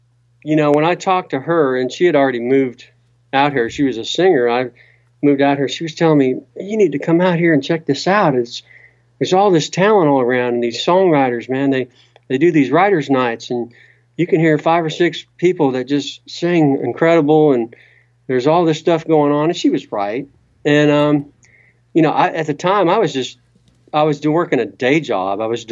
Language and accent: English; California, United States; and I think it was growing up in Southern Cal, rock was so big and metal, and nothing wrong with that stuff.